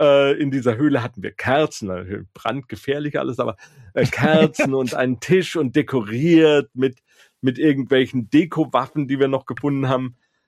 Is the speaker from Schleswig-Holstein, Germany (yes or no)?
no; Karlsruhe, Baden-Württemberg, Germany; in Karlsruhe, wo ich herkomme, meine Heimatstadt, ist ja eine Studentenstadt.